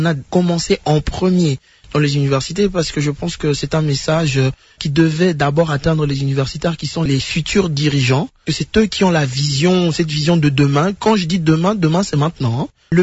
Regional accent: DR Congo; je pense qu'en tant que Congolais, nous sommes tous nés avec cet ADN de l'amour de notre pays, cet ADN de vouloir transformer la RDC

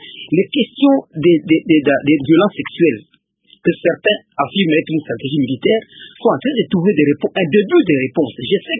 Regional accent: North Kivu, DR Congo; Moi, je viens du Nord Kivu.

